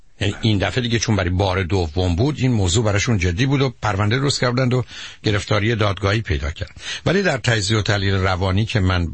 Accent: Iran; moved away; 36 سال اینجا زندگی میکنم، حرکت میکنم، چون من شهر رو میشناسم فکر کنم شهر رو منو میشناسه. بنابراین ما که از ایران آمدیم

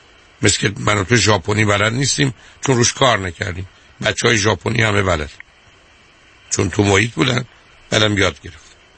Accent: Iran; moved away as an adult; now in United States; من خودم اومدم امریکا، دو تا فوق لیسانس از ایران داشتم

